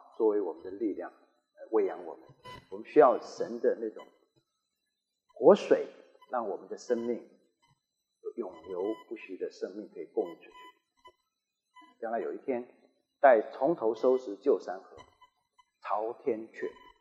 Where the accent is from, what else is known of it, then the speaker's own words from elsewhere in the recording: Taiwan; 对我来说，生在台湾，长在台湾，我只有一次回过中国，短短的7天，在我的家乡厦门几乎足不出户。